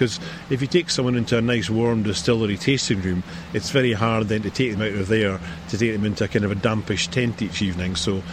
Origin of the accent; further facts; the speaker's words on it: Stonehaven, Scotland, United Kingdom; Well, I was brought up in Stonehaven, and that's probably part of my background